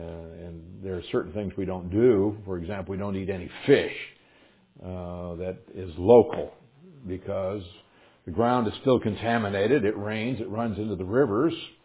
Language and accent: English; United States; "You're an American, aren't you?" And I said, "Yes, I am."